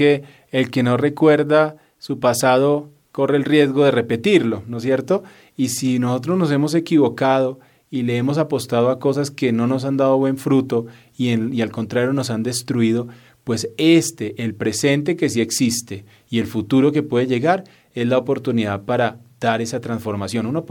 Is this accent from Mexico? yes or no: no; Colombia; Esa es la gran responsabilidad que tenemos nosotros hoy como colombianos, dar ese primer paso para construir esa nueva patria.